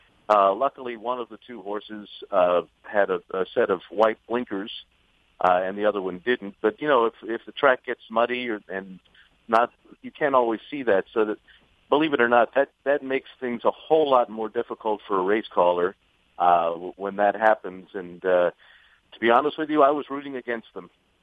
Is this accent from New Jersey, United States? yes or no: no; Baltimore, Maryland, United States; Being born and raised in the Baltimore area, it's always nice to come back and see everybody